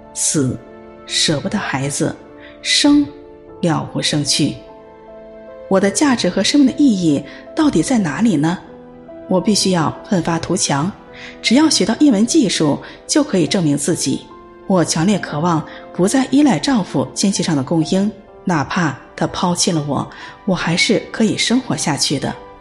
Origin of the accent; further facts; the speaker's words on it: South China, China; accent: southern; 在南方长大的我去了东北上大学，班上几乎都是北方人，我的南方口音成为同学们的笑话